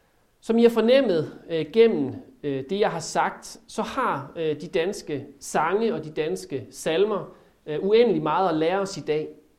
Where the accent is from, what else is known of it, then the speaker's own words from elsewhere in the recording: Central Denmark Region, Denmark; Nu er vi jo vestjyder, så det er på en moderat måde her ved os